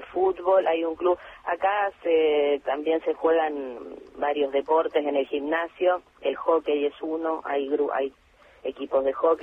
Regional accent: Rosario, Santa Fe, Argentina; now in Buenos Aires, Argentina; Te lo digo yo que vengo de una ciudad no tan grande como Buenos Aires. Yo soy rosarina.

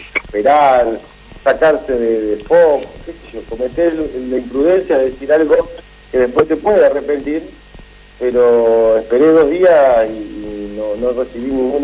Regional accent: Paraná, Entre Ríos, Argentina; Yo soy de Paraná y viví en Paraná.

